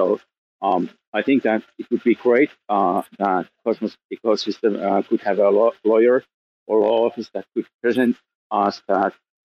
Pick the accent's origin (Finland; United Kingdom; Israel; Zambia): Finland; now in United States; So I'm originally from Finland, but we are based in California and Wisconsin, USA.